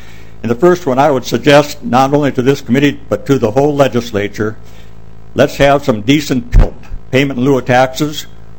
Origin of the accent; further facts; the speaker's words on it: Minnesota, United States; from Sudan, Minnesota. I spent several years working in the mines